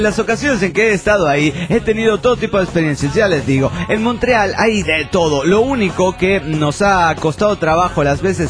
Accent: Mexico City, Mexico; del DF mexicano.

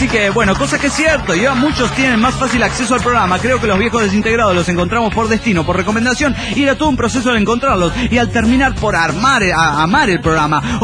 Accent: Bogotá, Colombia; De Bogotá, Locombia.

